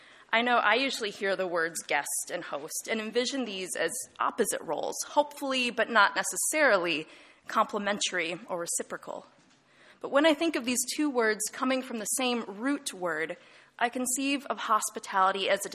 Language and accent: English; Madison, Wisconsin, United States; born there; I was born in Madison, Wisconsin, and baptized as a baby at a tiny rural Lutheran church